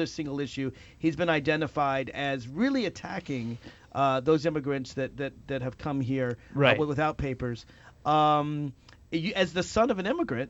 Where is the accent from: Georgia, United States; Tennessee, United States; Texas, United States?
Tennessee, United States; Nashville; Yeah, no, I'm from Nashville, actually. So, fellow Tennessean here.